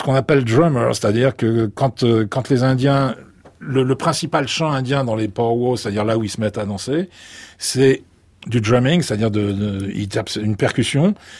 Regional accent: France; je suis de France

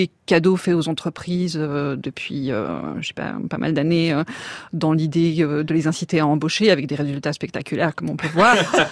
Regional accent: Switzerland; Moi, c'est vrai que je suis suisse d'origine et dans mon pays, on va voter le week-end prochain

